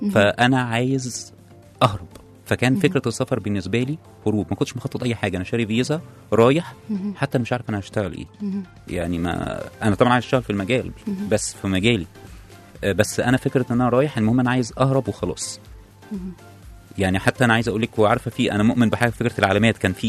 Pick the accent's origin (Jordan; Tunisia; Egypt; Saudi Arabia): Egypt; also born or lived in Oman; انا راجع من عمان في 2019 بعد خسارة كبيرة يعني. بقالي حوالي 3 سنين في مصر